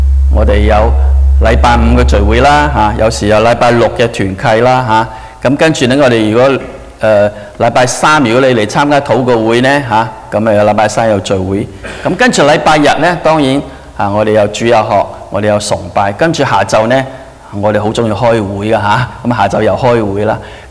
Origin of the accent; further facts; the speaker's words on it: China; 我哋中國人咧，亦都係好唔中意呢一啲啊